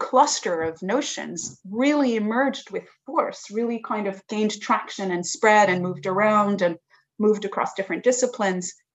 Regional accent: Montreal, Quebec, Canada; now in New York, United States; it was formative to my life growing up in Montreal. We were always dancing. I remember when I moved to New York for the first time

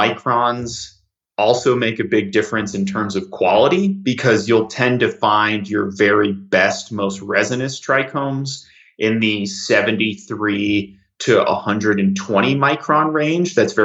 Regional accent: United States; I don't know exactly that conversion in Celsius because I'm an American.

